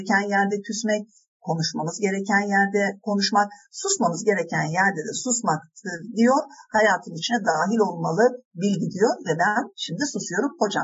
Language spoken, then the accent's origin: Turkish; Malatya, Turkey; ben Malatyalıyım diye söylemiştik ya demin